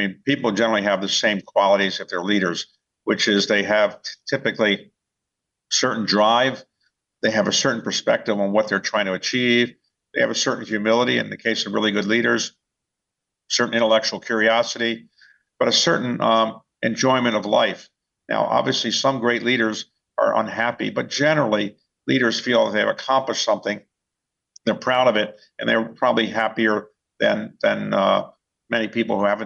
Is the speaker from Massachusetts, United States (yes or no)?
no; Baltimore, Maryland, United States; When I was growing up in Baltimore, there was a great leader of the Colts football team